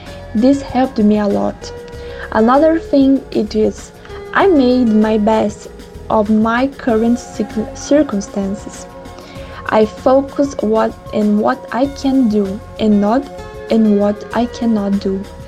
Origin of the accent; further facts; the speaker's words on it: São José do Rio Preto, São Paulo, Brazil; I'm from San José do Rio Preto